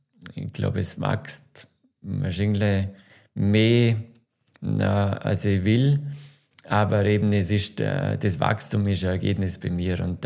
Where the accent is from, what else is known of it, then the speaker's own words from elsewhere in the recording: Vorarlberg, Austria; bin ich als Vorarlberger, in Vorarlberg als Architekt wahrgenommen worden